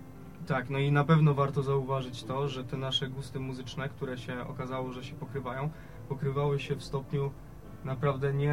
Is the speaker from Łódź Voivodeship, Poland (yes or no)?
no; Rzeszów, Subcarpathian Voivodeship, Poland; jestem tutaj nowy w mieście. Przyjechałem z Dalekiego Wschodu, z Rzeszowa